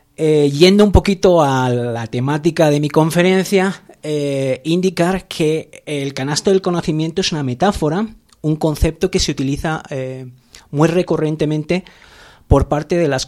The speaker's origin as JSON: {"language": "Spanish", "region": "Basque Country", "country": "Spain", "also_born_or_lived": "United Kingdom", "moved": "as an adult", "said": "yo vengo del País Vasco, he estado trabajando en áreas vinculadas a la epistemología, a la filosofía de la ciencia"}